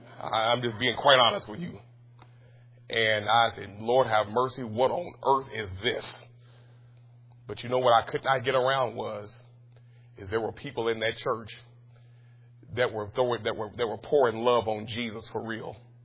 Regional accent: Louisville, Kentucky, United States; And I grew up in church in Louisville.

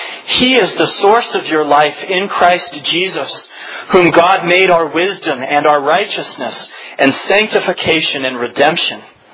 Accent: California, United States; moved away as an adult; When I left home for college, I moved from Southern California to upstate New York, right on the shore of Lake Ontario.

